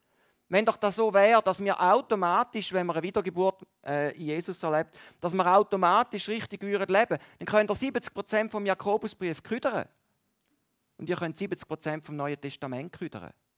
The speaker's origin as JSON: {"language": "German", "region": "Valais", "country": "Switzerland", "said": "Aber bei uns im Wallis ist das anders, das ist nicht so."}